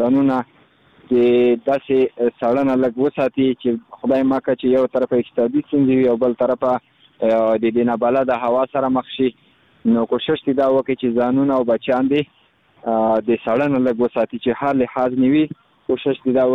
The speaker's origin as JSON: {"language": "Pashto", "region": "Khost", "country": "Afghanistan", "said": "زه خو د خوست ولایت مربوط یم"}